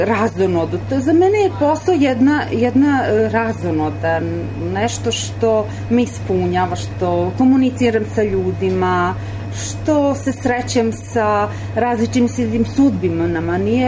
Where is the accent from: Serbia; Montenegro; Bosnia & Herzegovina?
Serbia; Šid, Vojvodina; born there; iz Šida sam rođena, sam u Šidu i za nju brinem